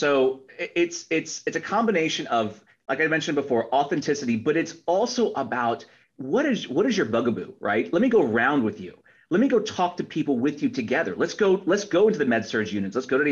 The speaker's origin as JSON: {"language": "English", "town": "Boston", "region": "Massachusetts", "country": "United States", "tie": "born there", "said": "remember, I was born in Boston. I live all over the country."}